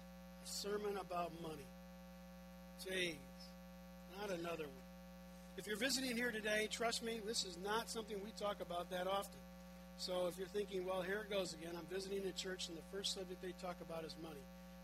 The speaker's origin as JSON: {"language": "English", "country": "United States", "tie": "born there", "said": "But I was born here in the United States of America, and that is a blessing."}